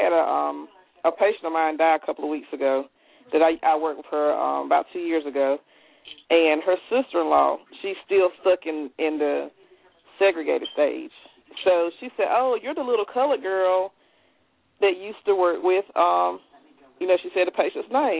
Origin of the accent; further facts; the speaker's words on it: United States; Just call me an American because that's what I am. I was born in America.